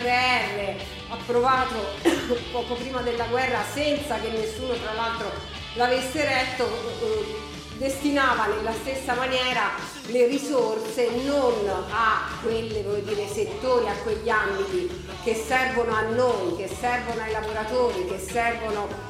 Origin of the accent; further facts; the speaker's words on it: Pisa, Tuscany, Italy; Ma io vengo appunto da Pisa.